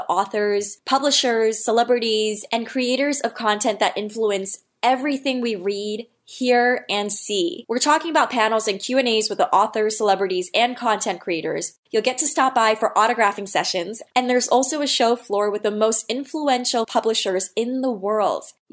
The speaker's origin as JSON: {"language": "English", "town": "New York City", "region": "New York", "country": "United States", "tie": "born or raised there", "said": "at the Javits Center in my hometown in New York City."}